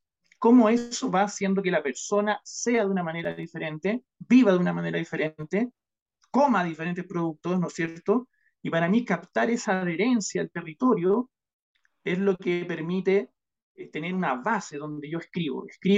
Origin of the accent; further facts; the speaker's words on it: Viña del Mar, Valparaíso, Chile; born there; soy escritor. Nací en la Viña del Mar, en Chile. Hoy día me encuentro viajando por un temario al país de Bolivia. Yo en Chile soy profesor